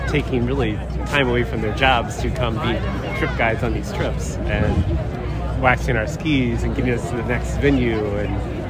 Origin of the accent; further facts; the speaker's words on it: Wauwatosa, Wisconsin, United States; We're from Wauwatosa.